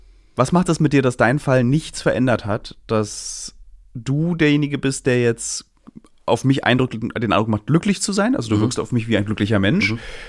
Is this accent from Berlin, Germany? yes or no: yes; Berlin, Germany; und das muss man auch als Berliner sagen